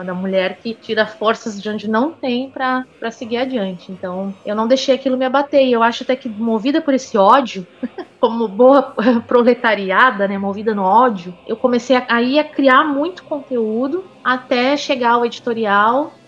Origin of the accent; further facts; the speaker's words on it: Brazil; porque a gente é brasileiro, né?